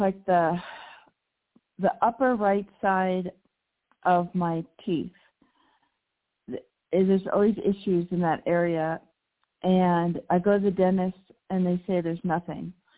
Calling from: Mexico; from Mexico.

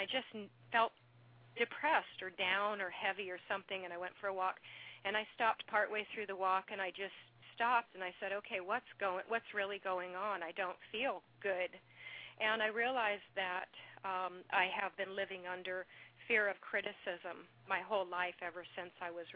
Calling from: Virginia, United States; From Virginia.

